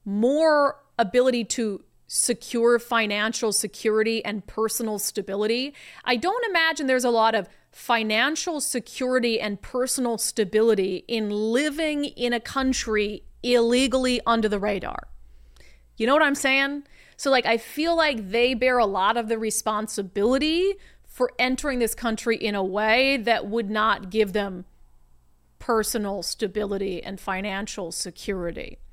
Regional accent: United States; I don't think I'm better because I'm an American. I just happen to be born here. I mean, lucky my parents didn't move to Canada because my dad was from Canada.

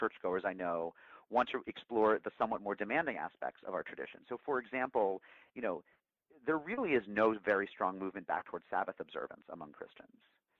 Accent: Massachusetts, United States; And I grew up in Massachusetts where you couldn't go shopping on Sundays. Stuff was closed. And I'm Jewish, of course

